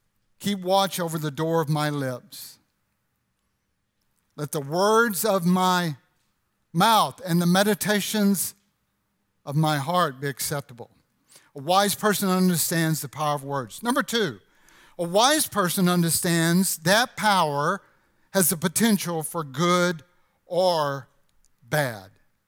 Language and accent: English; Louisiana, United States; Now, when I was a kid growing up near Camp Claiborne, I used to go there all the time